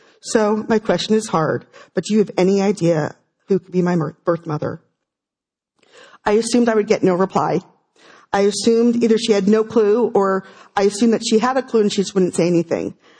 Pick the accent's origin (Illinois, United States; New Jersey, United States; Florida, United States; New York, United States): New Jersey, United States; also born or lived in Fairfield, Connecticut; I was born on August 15th, 1970 in Fairfield, Connecticut. I was adopted through Catholic Charities, possibly in Danbury, Connecticut. I was adopted by a wonderful family in New Jersey where I was the youngest of 8 children.